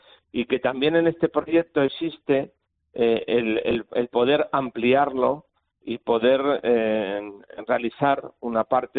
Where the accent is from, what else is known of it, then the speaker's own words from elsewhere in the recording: Valladolid, Castile and León, Spain; Sinceramente, como vallisoletano, como historiador